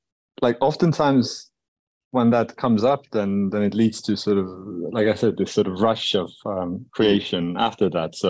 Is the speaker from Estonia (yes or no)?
yes; Estonia; the strength of growing up in Estonia and having that place and now being back here